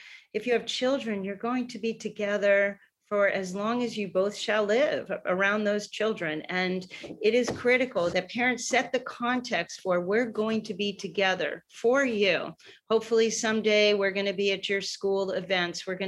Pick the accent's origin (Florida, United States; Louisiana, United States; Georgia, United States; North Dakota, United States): Florida, United States; I come from Florida. If we're afraid of hurricanes, kids are afraid of hurricanes.